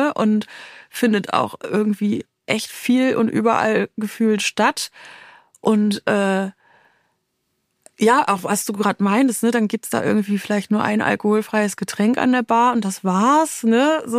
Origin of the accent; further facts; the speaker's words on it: Rostock, Mecklenburg-Vorpommern, Germany; Oh, also ich komme ja aus Rostock